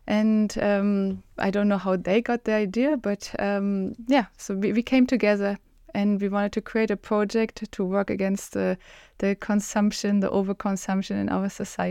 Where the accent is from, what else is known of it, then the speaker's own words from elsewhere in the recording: East Germany, Germany; English is a second language; Yes, so I grew up in East Germany, which was a socialistic country.